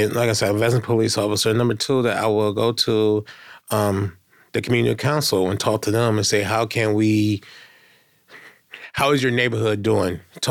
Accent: Elyria, Ohio, United States; now in Cincinnati, United States; I'm not from Cincinnati. I've been here for 6 years. I'm from a town called Elyria, Ohio. It's about 20 minutes from Cleveland, Northeast Ohio.

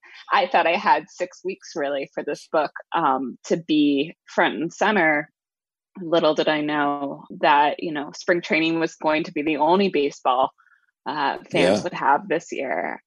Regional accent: Seattle, Washington, United States; So I grew up in Seattle. I'm the daughter of a New York Yankees fan. My dad was a transplant from New York out in the late 70s.

